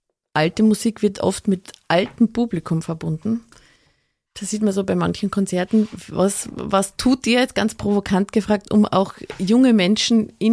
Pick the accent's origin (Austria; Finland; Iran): Austria; Carinthia; born there; Ich als gebürtige Kärntnerin habe natürlich einen anderen Zugang zu Volksmusik.